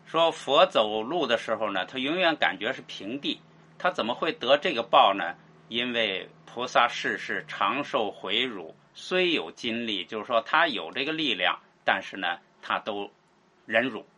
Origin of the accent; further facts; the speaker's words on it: China; 这个呢大家不要理解成就是我们中国人经常说的一句话